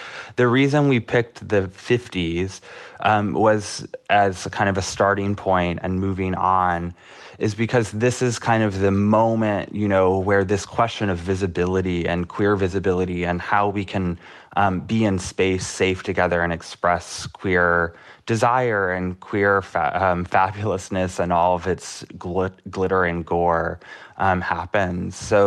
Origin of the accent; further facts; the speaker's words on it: the South, United States; I'm from the South. I grew up, you know, in a relatively conservative part of the country.